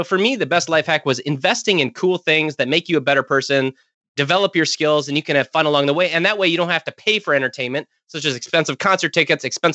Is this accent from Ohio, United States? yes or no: no; Minnesota, United States; I'm a Minnesotan. We're walking around in snowmobile suits half the time.